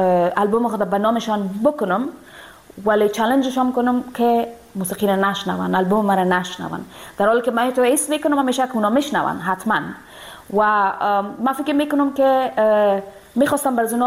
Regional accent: Afghanistan; moved away; دور از افغانستان هستم

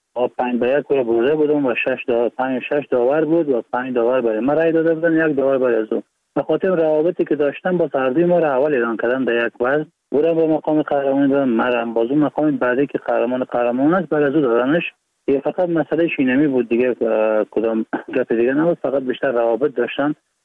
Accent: Baghlan, Afghanistan; also born or lived in Iran

